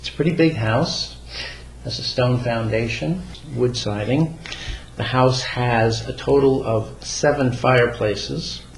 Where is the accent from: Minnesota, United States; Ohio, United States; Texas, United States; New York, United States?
New York, United States; moved away as an adult; also born or lived in Atlanta; I'm from New York originally. We met when we were in graduate school, and we moved to Atlanta, where we lived for 20 years.